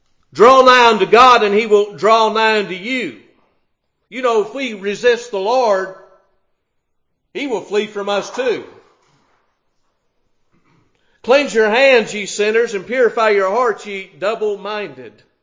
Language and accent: English; Florida, United States; I can remember growing up in Florida, you know, we lived right next to the ocean.